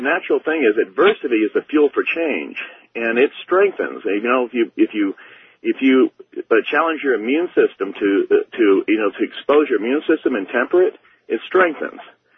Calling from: Liberal, Kansas, United States; I'm calling from Liberal, Kansas.

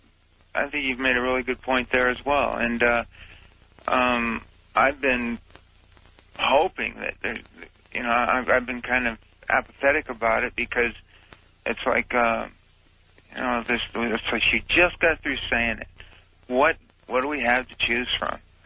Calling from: Phoenix, Arizona, United States; I'm calling from Phoenix, Arizona.

